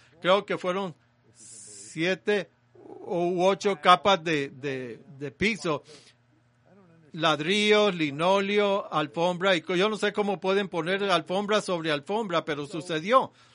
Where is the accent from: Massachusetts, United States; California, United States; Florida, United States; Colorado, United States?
Massachusetts, United States; born there; en la ciudad donde nací, en Massachusetts